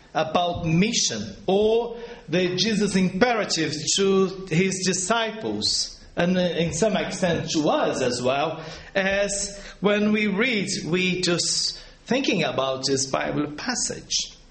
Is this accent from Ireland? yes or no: no; Brazil; English is a second language; But some Brazilians are like that as well. Probably not us, but some of them don't like to ask.